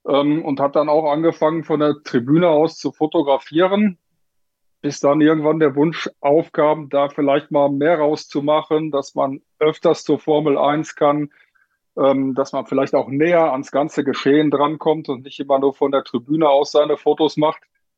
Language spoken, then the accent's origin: German; North Rhine-Westphalia, Germany; Ich komme aus dem Sauerland.